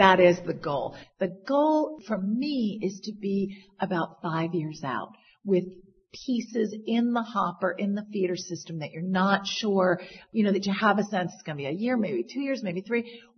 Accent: Miami, Florida, United States; And, you know, I grew up in Miami. I'm kind of a Cubophile.

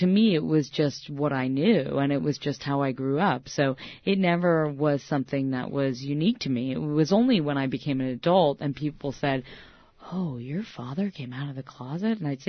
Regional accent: Westport, Connecticut, United States; I grew up in Westport, Connecticut, and we are pretty much the only family where everyone is incredibly happy

